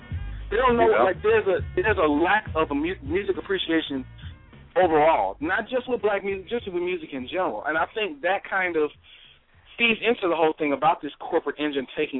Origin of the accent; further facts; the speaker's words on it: Gulfport, Mississippi, United States; in Gulfport, Mississippi, my hometown, WJZD 94.5, it's a black-owned station owned by Rick Daniels, and they still keep that format.